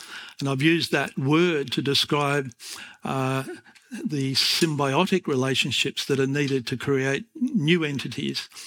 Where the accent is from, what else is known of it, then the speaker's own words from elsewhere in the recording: Perth, Western Australia, Australia; a bird-loving, nature-loving boy growing up in Perth, the most isolated capital city in the world, ended up writing a book about earth emotions.